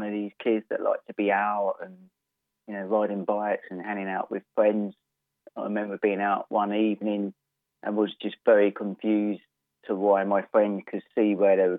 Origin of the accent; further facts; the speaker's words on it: East of England, United Kingdom; Well, I'm from Essex, just outside Southend. I live in a little village called Botsford.